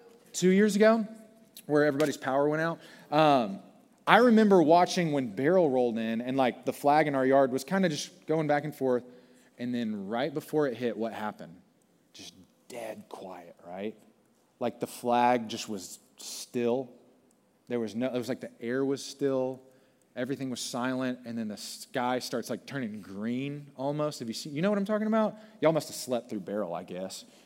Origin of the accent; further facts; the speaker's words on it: Beaumont, Texas, United States; Okay, so I've been in Houston for 4 years, but I grew up in Beaumont.